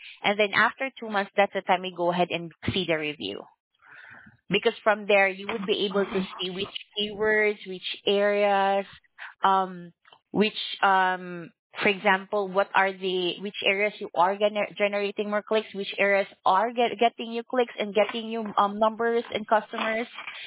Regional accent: Philippines; because I'm actually from the Philippines.

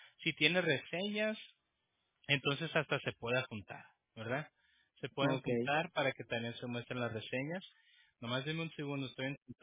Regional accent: Prescott Valley, Arizona, United States; en Prescott, Arizona, fui donde nací. Soy de Prescott Valley, ¿verdad? Pero no había un hospital antes, ¿no?

